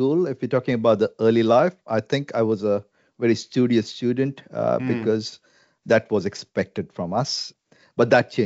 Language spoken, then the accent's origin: English; Mumbai, Maharashtra, India; Growing up in Mumbai was a mix of vibrant experiences and deep challenges. I was born into a Christian family with a strong legacy of faith and services.